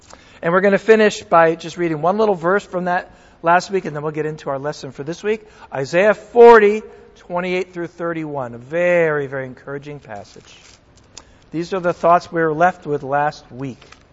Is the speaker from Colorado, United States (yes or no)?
no; Connecticut, United States; with a hurricane hitting my home state of Connecticut as I speak